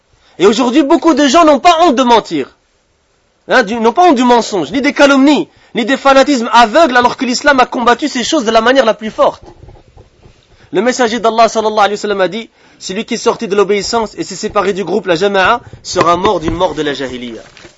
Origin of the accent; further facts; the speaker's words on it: Brussels, Brussels-Capital Region, Belgium; born there; Je suis né à Bruxelles, je suis belge depuis...